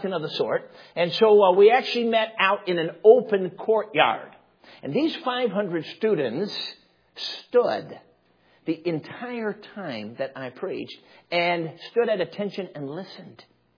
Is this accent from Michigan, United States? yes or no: yes; Michigan, United States; I'm from Michigan, but at least in Michigan, it's in the basement, not the main level floor.